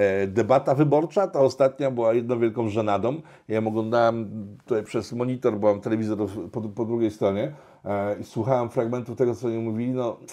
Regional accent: Łódź, Łódź Voivodeship, Poland; Ja jako prosty człowiek z Łodzi, tak, bo jestem z Łodzi i mieszkam w prowincji, znaczy na prowincji, podwarszawskiej niby, ale jednak dalekiej od Warszawy

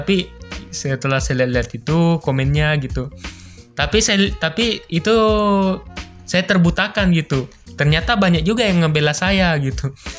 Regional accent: Makassar, South Sulawesi, Indonesia; born there; saya itu lahir di Tanah Makassar.

